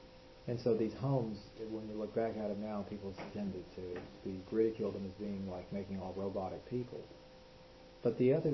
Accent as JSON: {"language": "English", "town": "San Lorenzo", "region": "California", "country": "United States", "tie": "born or raised there", "said": "I was born and raised in one in California. San Lorenzo."}